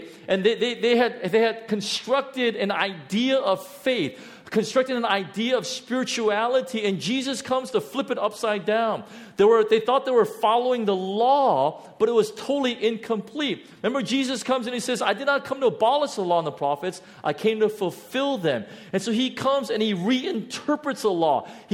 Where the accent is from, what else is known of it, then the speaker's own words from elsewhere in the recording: United States; Because when I was growing up in the United States, I was told that the most respectful thing you can do is give people eye contact.